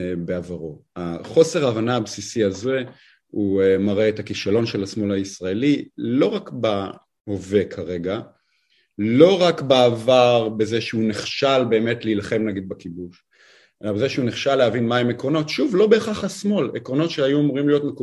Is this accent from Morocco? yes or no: no; Germany; אני בתור אזרח גרמני שייך לעם הגרמני.